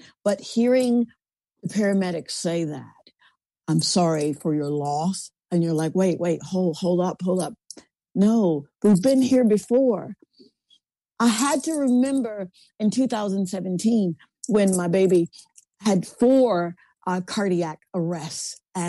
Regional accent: Columbus, United States; I would have to go back to my hometown of Columbus

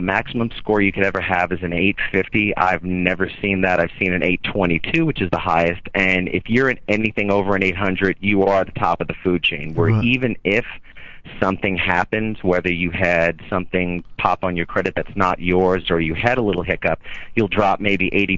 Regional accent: McKinney, Texas, United States; I'm actually from McKinney, Texas, guys. I've been listening for the last couple of minutes.

